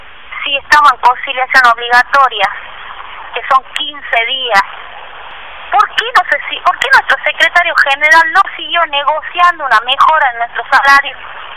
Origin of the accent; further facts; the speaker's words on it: San Pedro, Jujuy, Argentina; Sí, soy de San Pedro, viajo todos los días a Ledesma.